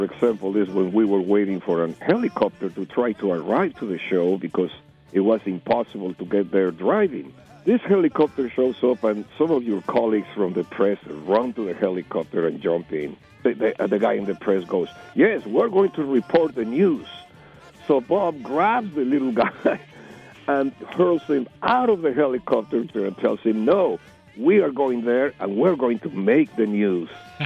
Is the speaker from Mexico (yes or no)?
yes; Mexico City, Mexico; English is a second language; Well, I'm originally from Mexico City, and I started playing drums since I was about 12 years old.